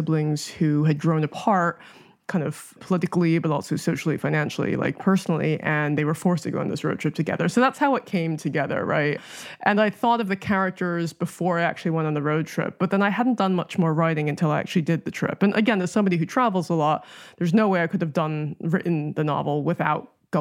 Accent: United States; So I thought, okay, actually, it's locked down, but I'm American, I can still travel.

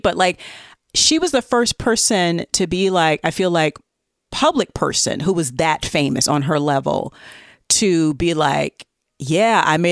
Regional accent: the South, United States; And it turns out Paula Deen, which as a Southerner, I was not surprised at all.

